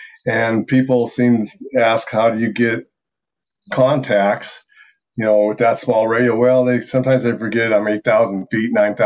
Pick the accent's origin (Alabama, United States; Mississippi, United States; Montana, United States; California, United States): Montana, United States; Butte; now in Pocatello, United States; I'm originally from Butte, Montana. I moved down here about 35 years ago or so, in Pocatello, Idaho